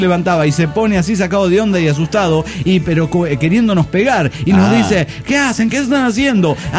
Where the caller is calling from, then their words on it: Panama; de Panamá.